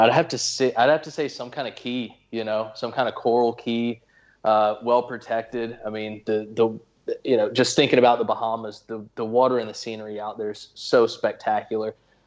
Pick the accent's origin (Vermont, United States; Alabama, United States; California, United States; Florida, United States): Florida, United States; I mean, I'm born and raised in Florida.